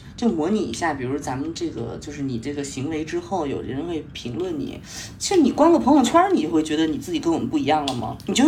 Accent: Yunnan, China; 所以其实那个我是云南的

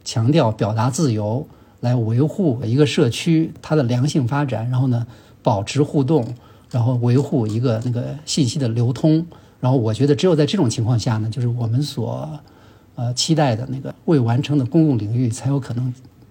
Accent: China

